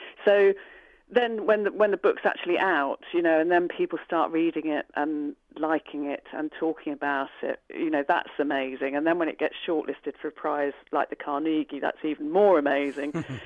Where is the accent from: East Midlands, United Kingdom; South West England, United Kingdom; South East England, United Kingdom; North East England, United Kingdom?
South East England, United Kingdom; Gravesend; Well, I grew up in Gravesend in Kent, which is just kind of downriver from London.